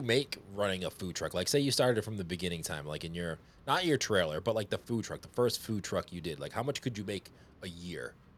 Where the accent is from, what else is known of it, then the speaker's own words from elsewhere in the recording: Boston, Massachusetts, United States; Cause you know, I'm from Boston, so similar weather to what you're